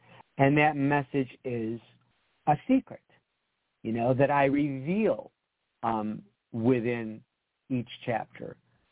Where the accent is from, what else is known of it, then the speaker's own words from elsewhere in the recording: Rochester, New York, United States; I'm from Rochester, New York, which is what the book centers around in my experiences growing up in Rochester in the 60s and 70s at Christmas.